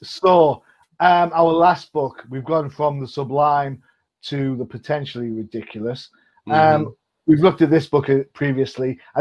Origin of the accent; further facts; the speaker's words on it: England, United Kingdom; accent: English; It's either something in the... in the alphabet or something in my English accent, but whatever happens, it's just